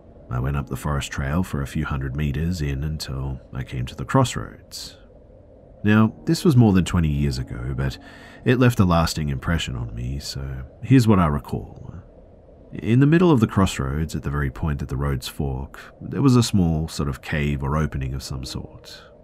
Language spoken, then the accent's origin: English; Bosnia & Herzegovina; I'm from Bosnia, Europe.